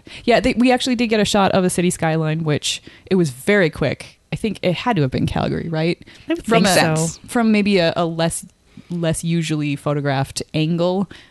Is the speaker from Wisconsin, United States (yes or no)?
yes; Wisconsin, United States; They have a mammoth from Wisconsin, my home state.